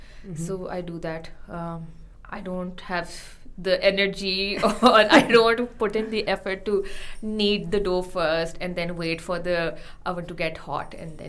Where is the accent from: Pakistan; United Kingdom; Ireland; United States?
Pakistan; Lahore, Punjab; also born or lived in Islamabad; So I was born and brought up in Lahore.